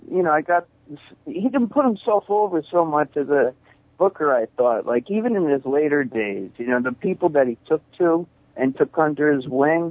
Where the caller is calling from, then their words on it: New Jersey, United States; This is the son of a plumber. I'm calling from Jersey.